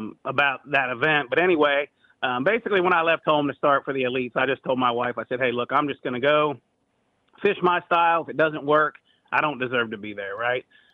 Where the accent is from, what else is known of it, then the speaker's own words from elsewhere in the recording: Ohio River, United States; You know, I always joke that growing up on the Ohio River that I see guys with their names on their motors and on their boats.